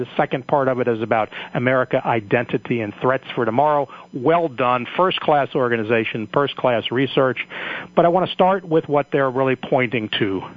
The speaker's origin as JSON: {"language": "English", "country": "United States", "said": "not because I'm American"}